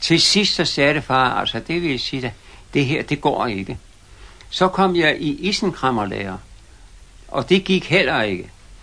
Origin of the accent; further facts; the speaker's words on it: Copenhagen, Capital Region of Denmark, Denmark; Jeg kommer fra København.